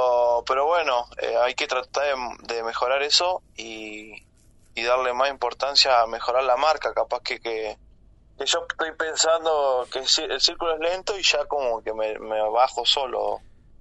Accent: Cinco Saltos, Río Negro, Argentina; de acá, de Cinco Saltos también, así que estoy orgulloso de mi ciudad, de mi pueblo.

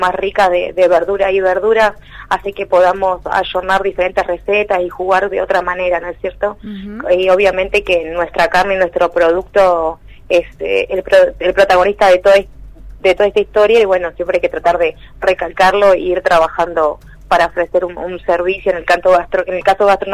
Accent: Los Menucos, Río Negro, Argentina; also born or lived in El Bolsón; yo de niña prácticamente me crié en Los Menucos. Hice mi parte de mi infancia en la línea sur. Uh-huh. Por cuestiones de la vida y personales, nos fuimos al Bolsón

